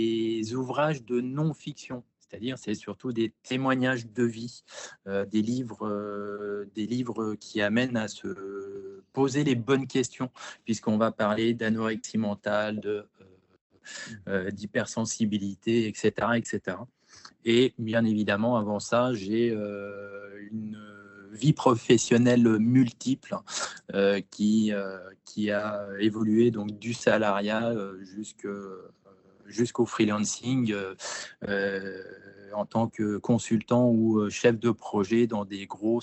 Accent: Grand Est, France; Eh bien, bonjour, donc … je suis originaire de Lorraine, je suis dans l'Anjou dorénavant

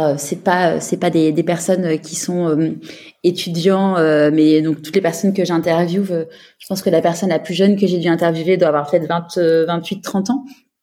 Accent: Neuilly-sur-Seine, Île-de-France, France; moi, j'ai grandi à Neuilly.

